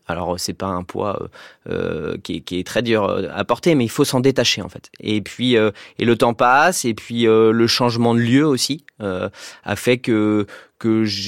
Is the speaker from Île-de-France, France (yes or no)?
no; Nantes, Pays de la Loire, France; Oui, je suis nantais. Je suis né à Nantes.